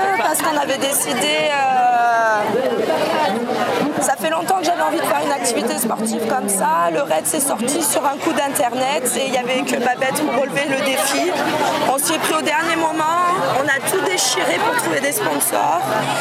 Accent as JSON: {"language": "French", "town": "Les Arcs-sur-Argens", "region": "Provence-Alpes-Côte d'Azur", "country": "France", "said": "Les Arcs sur Argence."}